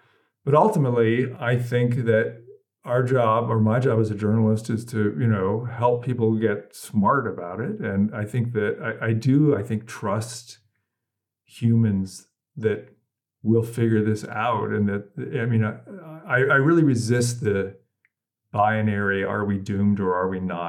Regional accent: California, United States; to go full circle back to being born and raised in Silicon Valley, that's sort of the one thing that was always clear there.

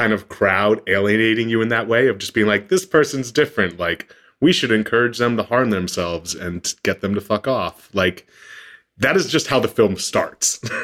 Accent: the South, United States; Growing up in the South, you've got this like, it's like you said, it's a mama's boy, right?

